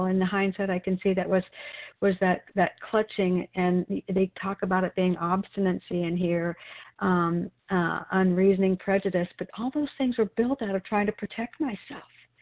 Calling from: Wilsonville, Oregon, United States; I'm a recovered compulsive overeater, and I'm calling in from Wilsonville, Oregon today.

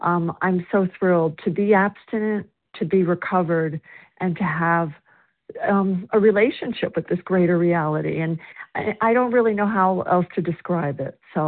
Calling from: South Carolina, United States; I'm a recovered compulsive overeater, and I'm calling from South Carolina.

